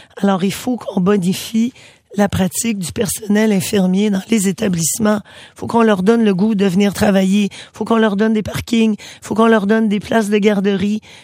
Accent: Amqui, Quebec, Canada; Si vous prenez l'hôpital d'Amqui, il y a 5000 de population, c'est ma ville natale je connais bien.

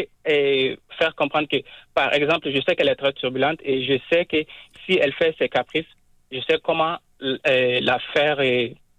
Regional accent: Mali; born there; Moi, je suis né au Mali.

